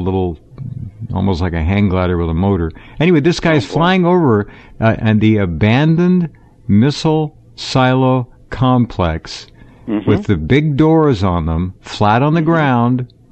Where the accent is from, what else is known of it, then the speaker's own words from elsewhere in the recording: California, United States; I never knew this, and I'm from California